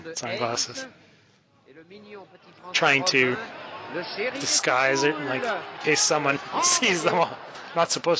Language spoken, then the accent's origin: English; Canada; I can't read French, even though I'm Canadian and we're technically a bilingual country, but I live in Western Canada, you don't need to know French.